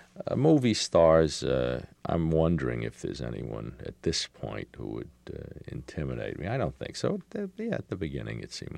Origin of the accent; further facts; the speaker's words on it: United States; I'm an American, you know, a third-generation American.